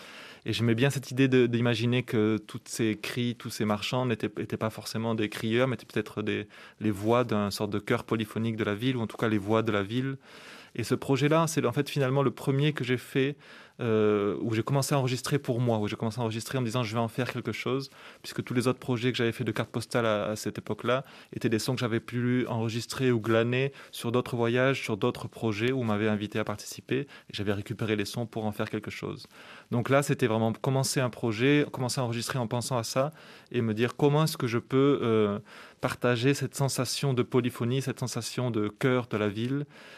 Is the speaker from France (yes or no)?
yes; Southern France, France; Moi, je viens donc du sud de la France, d'un petit village dans lequel il y avait pas vraiment, les gens ne voyageaient pas vraiment